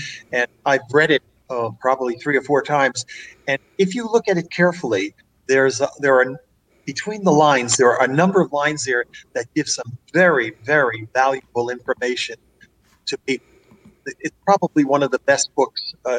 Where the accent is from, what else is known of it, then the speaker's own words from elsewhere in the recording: Elizabeth, New Jersey, United States; because I'm basically from, I grew up in Elizabeth, in Newark, New Jersey, right across from New York City. So I had a lot of relatives in Brooklyn and the Bronx